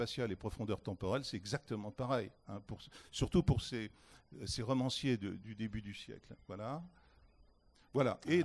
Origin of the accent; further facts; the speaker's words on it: Nantes, Pays de la Loire, France; que j'adore en tant que Nantais, évidemment